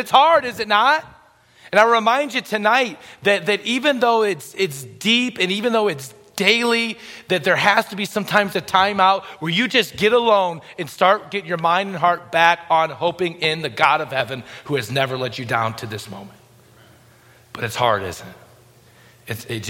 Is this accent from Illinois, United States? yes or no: yes; Illinois, United States; now in Michigan, United States; I grew up in Illinois, so I live in Michigan now, so yeah.